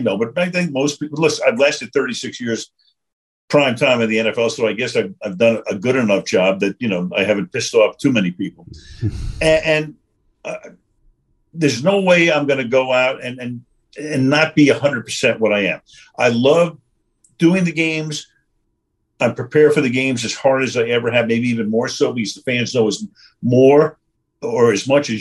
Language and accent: English; Brooklyn, New York, United States; I grew up in Brooklyn. Are you kidding me? Come on.